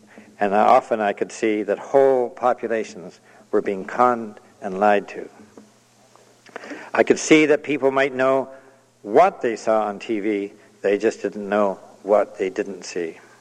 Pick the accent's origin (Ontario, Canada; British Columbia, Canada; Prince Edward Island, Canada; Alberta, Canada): British Columbia, Canada; Vancouver; Vancouver, your town and mine, and my hometown, instead of being one of English Canada's major cities